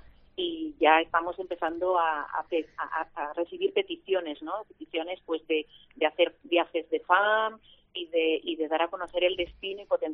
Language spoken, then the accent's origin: Spanish; Catalonia, Spain; yo además soy catalana y por eso lo digo, hablo de primera mano